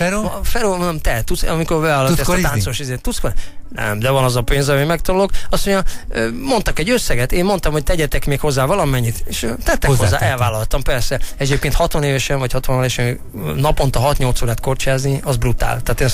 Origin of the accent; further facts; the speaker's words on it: Budaörs, Pest, Hungary; volt kint Törökbányt, én Budaörsön nőttem fel, és volt kint egy nagy tohalastó